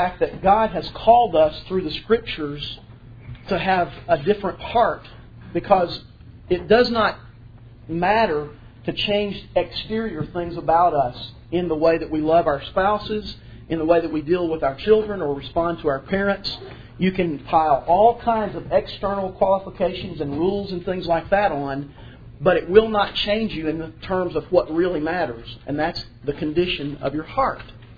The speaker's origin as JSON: {"language": "English", "town": "Kingsport", "region": "Tennessee", "country": "United States", "tie": "born or raised there", "said": "I grew up in Kingsport, Tennessee, about 90 miles northeast of Knoxville, and lived there basically most of my life until I left to go to college and seminary."}